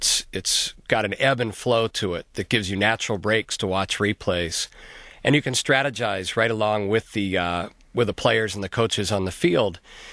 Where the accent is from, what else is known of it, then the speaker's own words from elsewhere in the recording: Pittsburgh, Pennsylvania, United States; also born or lived in New York; I was born in New York, and then maybe at the ripe old age of 3 months, moved to Pittsburgh, Pennsylvania.